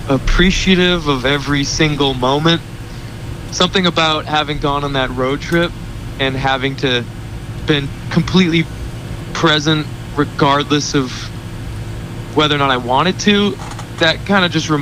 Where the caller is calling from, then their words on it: Woodland Hills, California, United States; also born or lived in Boston; I'm in Woodland Hills out in California.